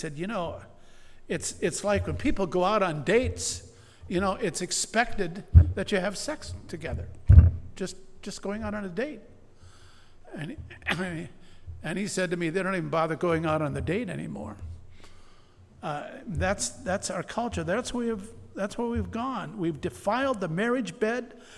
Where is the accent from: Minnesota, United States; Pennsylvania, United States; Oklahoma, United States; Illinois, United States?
Minnesota, United States; where I grew up in Minnesota, we had to go down this one street to find the magazine rack